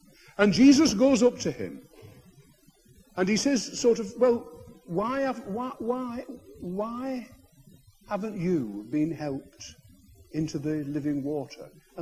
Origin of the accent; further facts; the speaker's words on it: North West England, United Kingdom; I was brought up in Lancashire, in a little place called the Rossendale Valley.